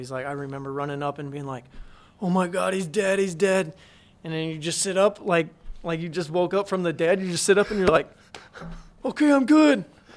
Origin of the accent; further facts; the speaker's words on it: Colorado, United States; Me growing up in Colorado was a perfect